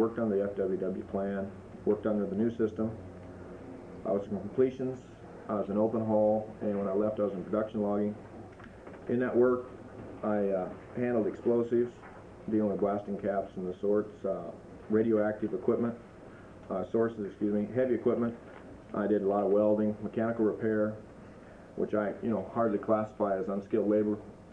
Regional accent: Wasilla, Alaska, United States; I'm from Wasilla. I've been in Alaska all my life.

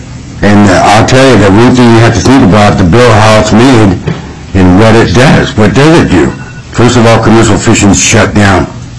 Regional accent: Alaska, United States; I was born and raised in Alaska. I'm a third-generation fisherman.

